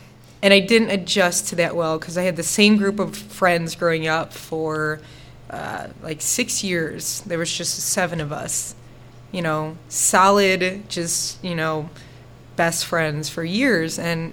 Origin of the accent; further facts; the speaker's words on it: Chicago, Illinois, United States; I was born and raised in Chicago. I had a good childhood.